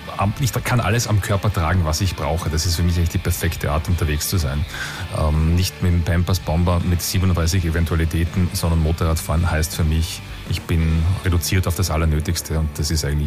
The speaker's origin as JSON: {"language": "German", "region": "Styria", "country": "Austria", "moved": "as an adult", "lives_now": "Vienna, Austria", "said": "Ich bin kein Wiener, nur um das mal klarzustellen. Ich komme aus der Steiermark, bin nur nach Wien emigriert."}